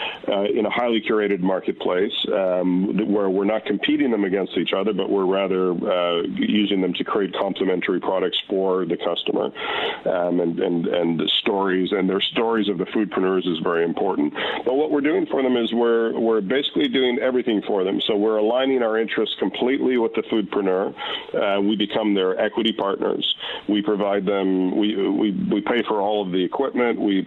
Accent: Canada; now in UAE; I'm Canadian by background. I've been in the UAE for over 22 years.

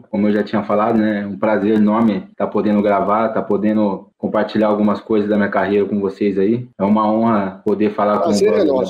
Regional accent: Bauru, São Paulo, Brazil; Cara, eu sou natural de Bauru, né? No interior de São Paulo.

